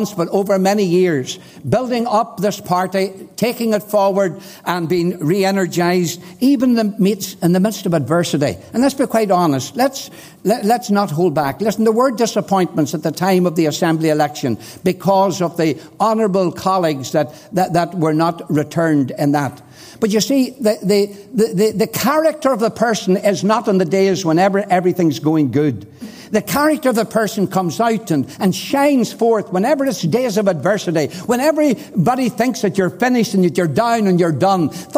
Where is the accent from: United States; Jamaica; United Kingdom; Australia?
United Kingdom; And we're proud to be able to say we are British